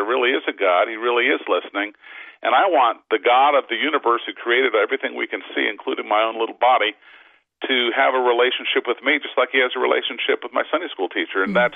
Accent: Stamford, Connecticut, United States; Grew up in Stamford, Connecticut

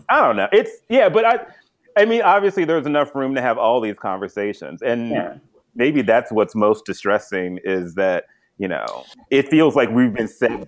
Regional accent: Tennessee, United States; I grew up in the South too, Rashad, in Tennessee, actually.

